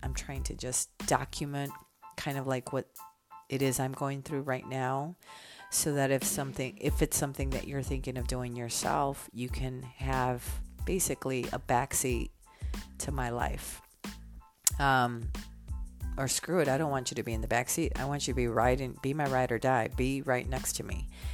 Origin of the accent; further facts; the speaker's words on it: Chicago, Illinois, United States; I live just outside of Chicago, born and raised in Chicago, have had the honor and the pleasure to travel.